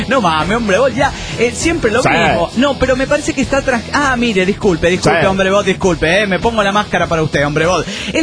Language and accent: Spanish; Managua, Nicaragua; de Managua, Nicaragua.